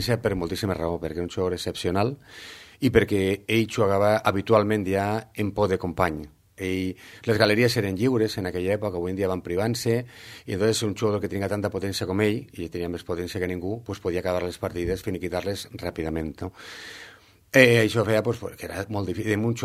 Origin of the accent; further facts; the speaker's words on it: Valencia, Valencian Community, Spain; però en València, jo soc de València i se coneixia molt poc